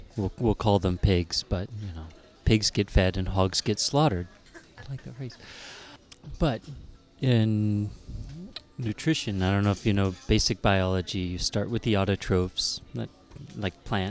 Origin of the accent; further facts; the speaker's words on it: Odessa, Texas, United States; I'm from Odessa, Texas, in the armpit of Texas, if you would.